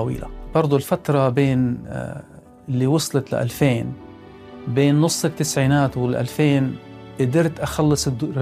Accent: Gaza Strip, Palestine; also born or lived in Oslo; now in Canada; في إخلائي أنا وأخوي من غزة. فبرضو دائرة مستمرة.

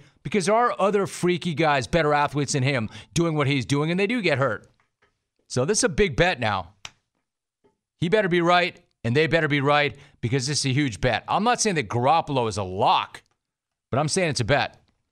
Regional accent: Los Angeles, California, United States; I grew up in Los Angeles.

